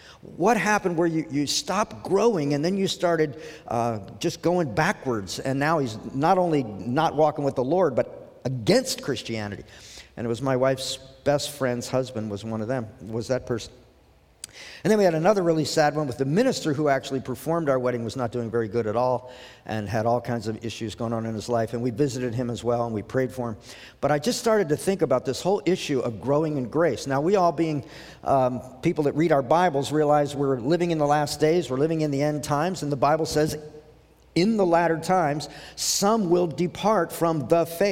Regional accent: India; born there; I'm from India, so I was born a Hindu

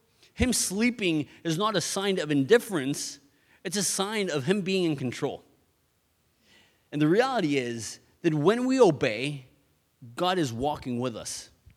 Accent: Mexico; I live in Mexico to this day, born and raised in Mexico.

